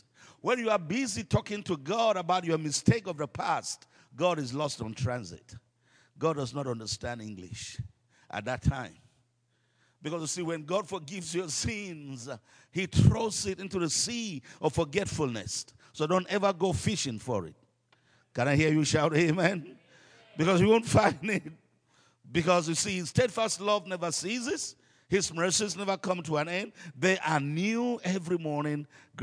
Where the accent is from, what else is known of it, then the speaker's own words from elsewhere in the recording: Northern Nigeria, Nigeria; I come from the Islamic part of Nigeria. Pastor Larry has preached in our church a few times. And where I come from, Islam is strong.